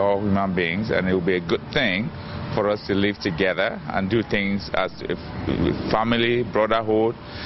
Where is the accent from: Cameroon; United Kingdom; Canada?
Cameroon; now in United States; I come from Cameroon, Central Africa. Been in the United States here for quite a while